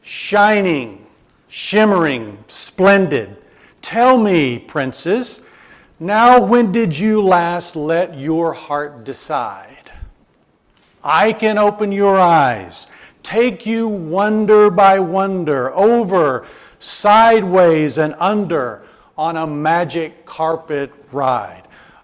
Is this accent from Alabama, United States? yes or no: yes; Alabama, United States; accent: Southern; I'm not from around here originally. Some people hear where I'm from and others don't. I grew up in Alabama, used to have a very thick southern accent.